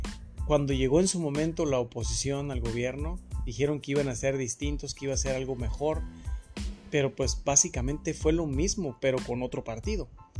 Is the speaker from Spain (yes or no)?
no; Mexico; qué es lo que queremos como mexicanos